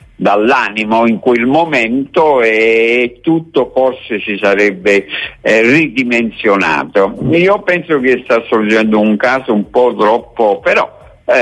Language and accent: Italian; Naples, Campania, Italy; Io da napoletano, da tifoso del Napoli